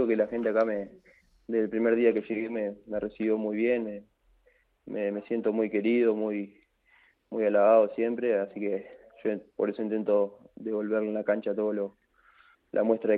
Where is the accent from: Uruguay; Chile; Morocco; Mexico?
Uruguay; Salto; born there; Sí, nací en Salto, a 7 kilómetros del centro, digamos, Salto